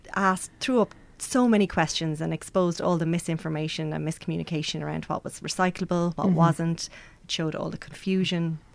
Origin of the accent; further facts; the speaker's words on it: Mullingar, Westmeath, Ireland; now in Kinsale, Ireland; I'm from Mullingar originally